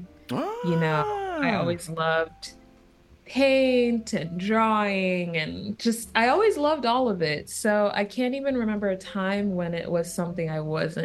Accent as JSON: {"language": "English", "country": "Zambia", "tie": "born there", "also_born_or_lived": "Sweden", "moved": "yes", "said": "Yeah, so I was born in Zambia, and all of my family was and is still there."}